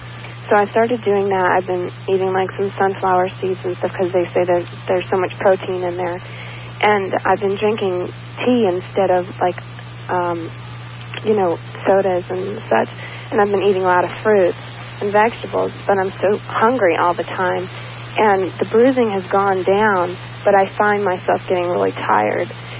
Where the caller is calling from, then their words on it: Largo, Florida, United States; I'm calling from Largo.